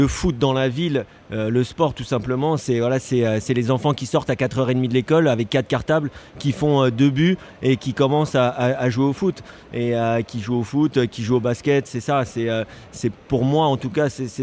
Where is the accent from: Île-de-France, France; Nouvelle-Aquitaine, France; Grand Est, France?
Île-de-France, France; Saint-Maur-des-Fossés; Moi, j'ai grandi dans le 94, donc à Saint-Maur-des-Fossés.